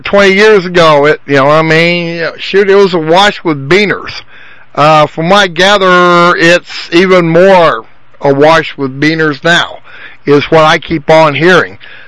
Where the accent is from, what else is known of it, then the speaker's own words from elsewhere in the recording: South Dakota, United States; I was born and raised in Central South Dakota